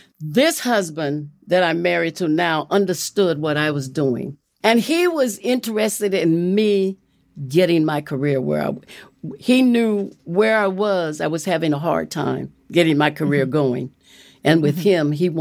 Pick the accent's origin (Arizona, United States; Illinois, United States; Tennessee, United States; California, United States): California, United States; Los Angeles; Because I was born and raised in Los Angeles.